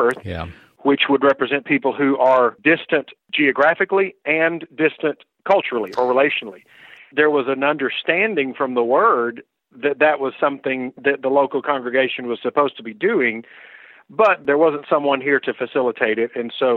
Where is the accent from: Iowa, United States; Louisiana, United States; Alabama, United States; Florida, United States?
Louisiana, United States; I'm from Louisiana, so I can speak to that.